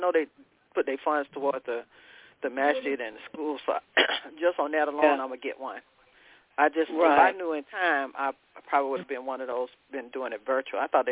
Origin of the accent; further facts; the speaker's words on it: Florida, United States; But I want to go back to my home state. I don't want to be here in Georgia. I don't like Georgia.